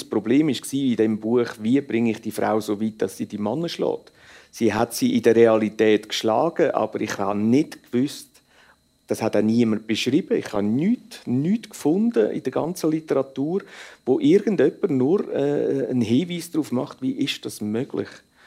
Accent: Switzerland; accent: Swiss German; oder ich rede Schweizerdeutsch, das verstehen Sie.

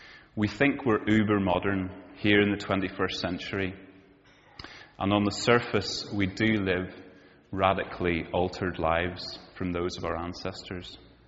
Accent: Northern Ireland, United Kingdom; now in Edinburgh, United Kingdom; lived in Edinburgh, the most beautiful place in the world, for the last 12. Originally, or did most of my growing up in Northern Ireland

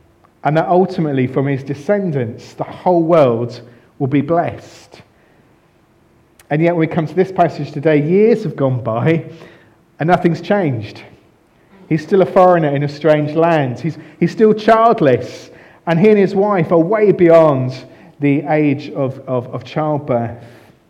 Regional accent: United Kingdom; We're British

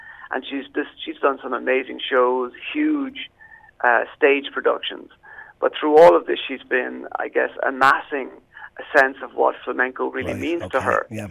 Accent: Ireland; And as an Irish person, especially an Irish person who loves that music

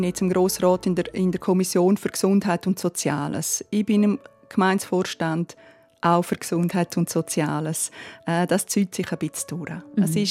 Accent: Graubünden, Switzerland; meine Kirchenregion, von dort, wo ich herkomme, also Herrschaft 5 Dörfer

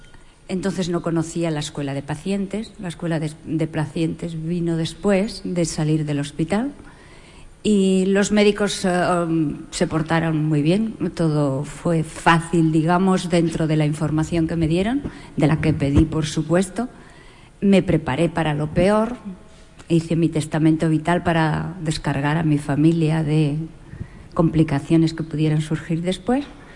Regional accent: Granada, Andalusia, Spain; De Granada.

